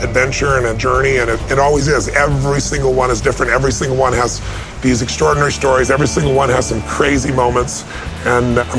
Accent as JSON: {"language": "English", "town": "Azusa", "region": "California", "country": "United States", "said": "I'm a kid from Azusa, California, who did not have any fucking certainty"}